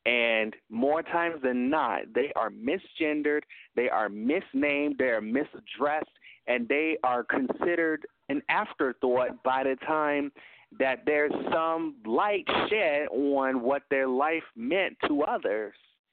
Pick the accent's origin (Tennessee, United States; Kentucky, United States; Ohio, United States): Tennessee, United States; Let me tell you, I'm not from Illinois. I'm from Tennessee.